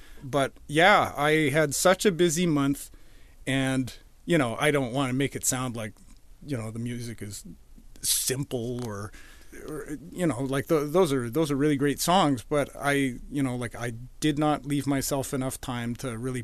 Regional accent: Edmonton, Alberta, Canada; now in Vancouver, Canada; No, I moved from Edmonton to Vancouver so that I could join Roots Roundup.

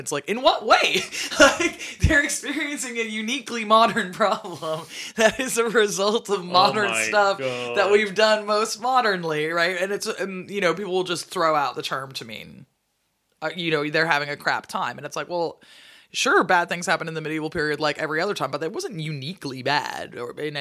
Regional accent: Seattle, Washington, United States; What can I say? I'm from Seattle. We started it. We're the ones who started that whole overhopped

